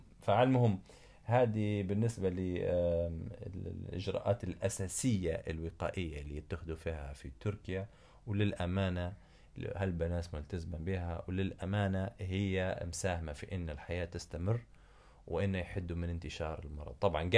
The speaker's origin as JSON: {"language": "Arabic", "country": "Libya", "said": "احنا كليبيين أجانب، ما فيش حاجة فري"}